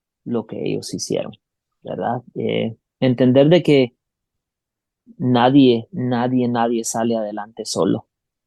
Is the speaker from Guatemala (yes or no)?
yes; Guatemala; now in United States; cuando yo vine de Guatemala, yo me di cuenta acá en los Estados Unidos